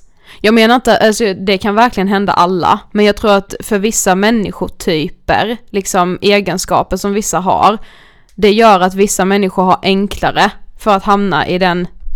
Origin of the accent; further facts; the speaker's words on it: Karlshamn, Blekinge, Sweden; men många jag känner hemma i Karlshamn, de kanske har satsat på något helt annat.